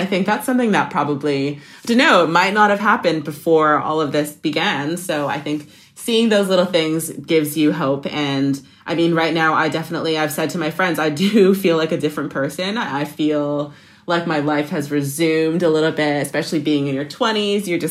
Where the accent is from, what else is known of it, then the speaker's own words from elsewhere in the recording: Canada; And especially as a Canadian, I don't want to like stereotype myself